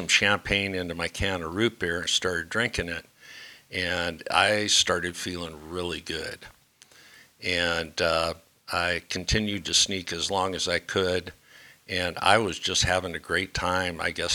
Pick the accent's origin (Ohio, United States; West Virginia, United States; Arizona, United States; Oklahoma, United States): Ohio, United States; also born or lived in Kansas City / Minnesota / California; And I was born back in Kansas City, Missouri. I grew up in Ohio and Minnesota, and eventually into California